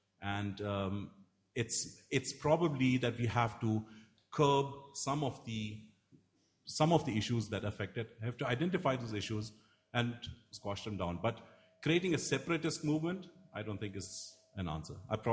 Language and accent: English; India; I come from India.